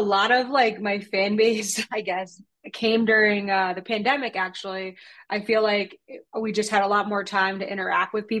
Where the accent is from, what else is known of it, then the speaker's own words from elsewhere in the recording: Rocky Point, New York, United States; I'm from Rocky Point, New York.